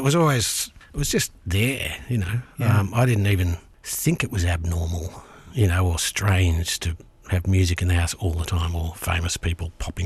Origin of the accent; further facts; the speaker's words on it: Sydney, New South Wales, Australia; when I grew up in Sydney, there were gigs everywhere